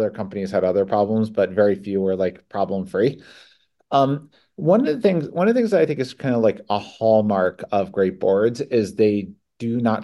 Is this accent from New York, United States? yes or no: no; Connecticut, United States; like growing up in Connecticut, it was kind of like somewhat a culture of you can't, or here's why it'll fail.